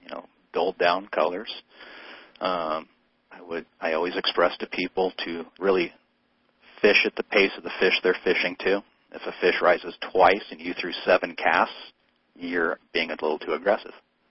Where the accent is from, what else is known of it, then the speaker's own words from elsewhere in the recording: Portland, Oregon, United States; Shout out to Rip City, my hometown.